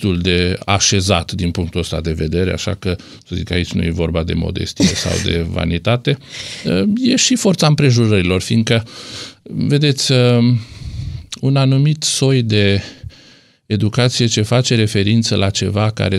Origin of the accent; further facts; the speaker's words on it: Alba Iulia, Alba County, Romania; born there; Sunt născut în Alba Iulia și sunt foarte mândru pentru asta